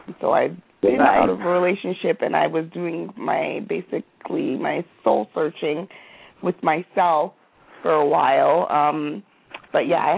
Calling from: Montreal, Quebec, Canada; and I'm calling from Canada.

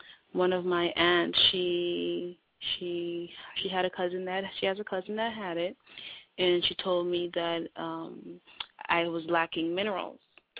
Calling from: Toronto, Ontario, Canada; I'm calling from Toronto, Canada.

